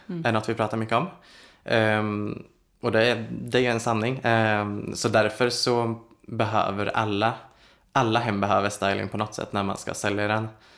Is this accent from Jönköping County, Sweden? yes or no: no; Linköping, Östergötland, Sweden; now in Gothenburg, Sweden; Men jag växte upp i Linköping. Det är inte så liten stad, men mindre än Göteborg där jag bor nu.